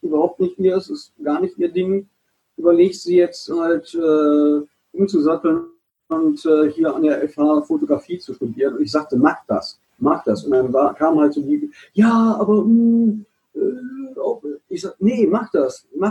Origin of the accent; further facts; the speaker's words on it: Duisburg, North Rhine-Westphalia, Germany; now in Dortmund, Germany; ich bin 47, werde im Februar 48. Ich bin in Duisburg groß geworden. Wohne derzeit in Dortmund.